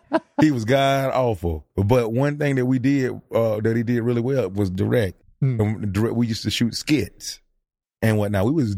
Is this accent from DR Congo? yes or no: no; Atlanta, Georgia, United States; I'm from Atlanta, so the energy of that he brought to the music game was amazing.